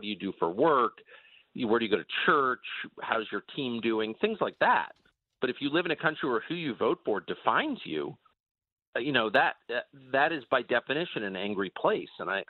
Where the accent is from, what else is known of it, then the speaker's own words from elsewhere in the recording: La Jolla, California, United States; also born or lived in Georgetown; I mean, I grew up in La Jolla, California, and Georgetown in a, you know, affluent family or whatever.